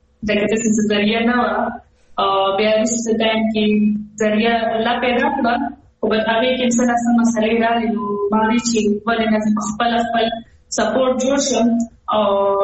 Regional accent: Mardan, Khyber Pakhtunkhwa, Pakistan; now in Peshawar, Pakistan; زه بیسیکلی د مردان نه یم اور اسی غم پیښور کې

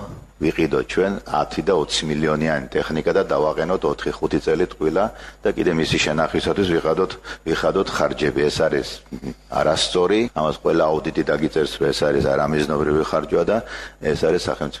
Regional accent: Batumi, Adjara, Georgia; მათ შორის აჭარას და ჩვენს მშობლიურ ქალაქ ბათუმს

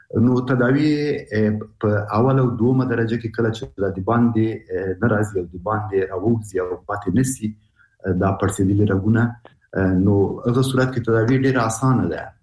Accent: Afghanistan; موږ په انانوي شکل موږ افغانان شرمېږو چې له دغه ځای نه خبرې وکړو

